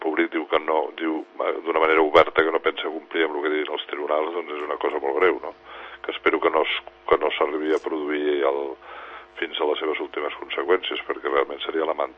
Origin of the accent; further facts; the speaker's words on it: Catalonia, Spain; Jo com a català